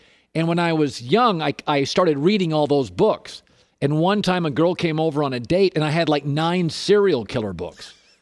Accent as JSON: {"language": "English", "region": "Washington", "country": "United States", "tie": "born or raised there", "said": "so I grew up in Washington State, and we had two big events when I was a kid."}